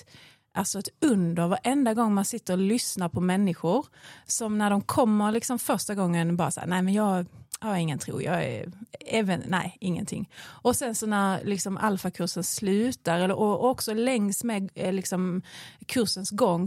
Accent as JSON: {"language": "Swedish", "region": "Skåne", "country": "Sweden", "tie": "born or raised there", "said": "Jag är uppvuxen i Skåne, kommer därifrån"}